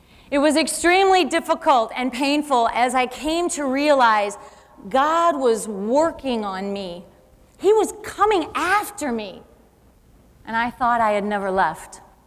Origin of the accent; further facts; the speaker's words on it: St. Louis, Missouri, United States; I am from St. Louis here, and I am a local housewife, stay-at-home mom here in St. Louis.